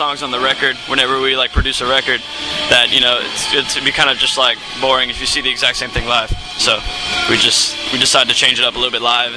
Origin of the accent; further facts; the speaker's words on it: New Orleans, Louisiana, United States; We're from the West Bank, Harvey and Gretna.